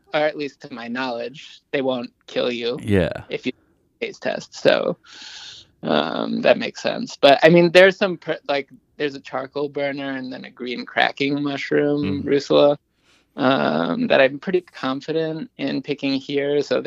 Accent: New York, United States; Yeah, I was born in New York. I was born and raised in New York.

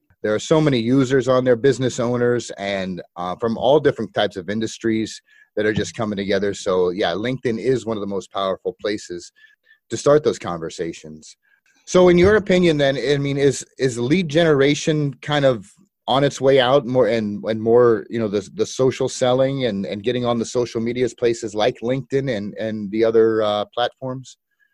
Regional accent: Akron, Ohio, United States; Of course, I'm from Akron, so we call it the Akron Cleveland area.

